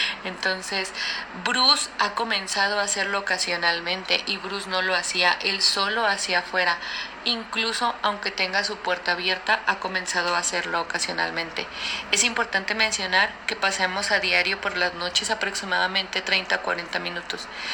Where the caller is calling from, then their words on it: Mexico; Hola, somos de México.